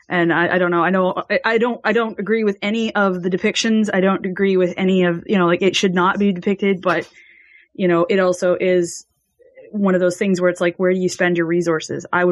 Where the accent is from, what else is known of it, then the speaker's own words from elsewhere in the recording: Canada; I wanted to make really clear too that I'm from Canada